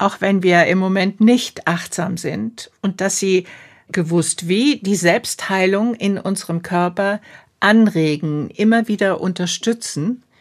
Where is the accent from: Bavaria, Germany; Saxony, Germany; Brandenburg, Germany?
Bavaria, Germany; Murnau; Ich komme aus Murnau, da haben wir ein großes Moorgebiet.